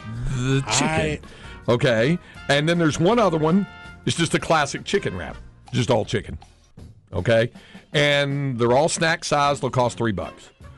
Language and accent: English; North Carolina, United States; I grew up in North Carolina eating a lot of coleslaw.